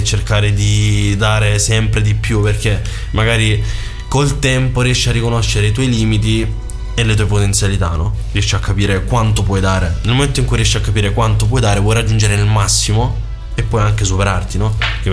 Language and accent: Italian; Lecce, Apulia, Italy; io sono di Lecce